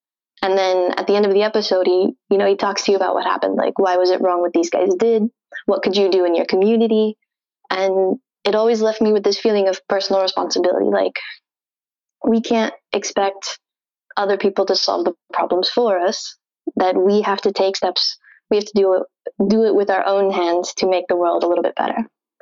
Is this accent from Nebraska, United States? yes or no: yes; Omaha, Nebraska, United States; now in Netherlands; Yeah, that's true. I'm American. I'm from Omaha, Nebraska.